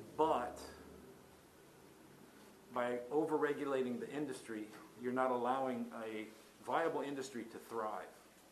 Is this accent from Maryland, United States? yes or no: yes; Salisbury, Maryland, United States; I moved to Berlin 5 years ago. I'm from the area. I grew up in Salisbury.